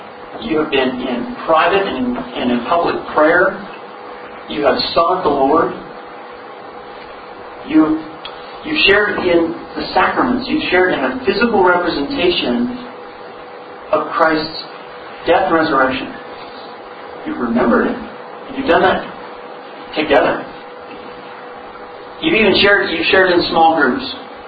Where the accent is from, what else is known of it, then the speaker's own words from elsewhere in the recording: Seattle, Washington, United States; I was from Seattle. I had a big afro and a beard.